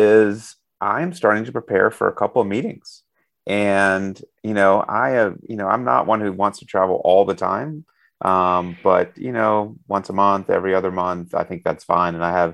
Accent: Alabama, United States; Well, growing up in Alabama, the careful fried chicken creation process I'm interested to see how it comes out.

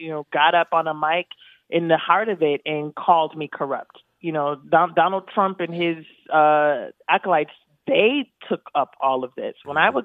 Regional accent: Chicago, Illinois, United States; Now, again, I grew up in Cabrini with women who had endured quite a bit.

